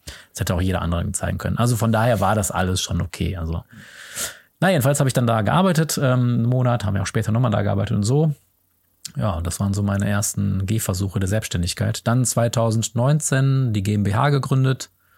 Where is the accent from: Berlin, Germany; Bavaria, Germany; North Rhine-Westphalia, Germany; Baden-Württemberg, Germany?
North Rhine-Westphalia, Germany; Remscheid; Also erstmal ein Praktikum bei einer Filmproduktion in meiner Heimatstadt in Remscheid.